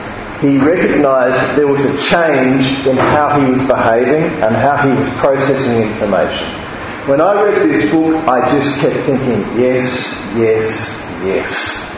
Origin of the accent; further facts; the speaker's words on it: Australia; I come from Australia, like a lot of people at this conference.